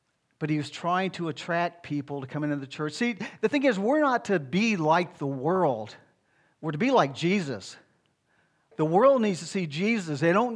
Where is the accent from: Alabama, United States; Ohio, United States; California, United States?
Alabama, United States; When I was growing up in Alabama, my grandfather used to have these hog kills or hog slaughters about twice a year.